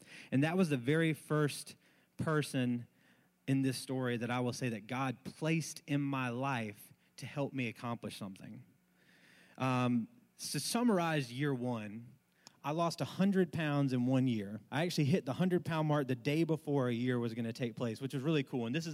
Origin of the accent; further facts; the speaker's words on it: Charleston, South Carolina, United States; And I'm from Charleston originally. And as anybody that grew up in South Carolina, especially in Charleston, when you get told you have to move to Myrtle Beach, you kind of go, yeah, I don't want to do that.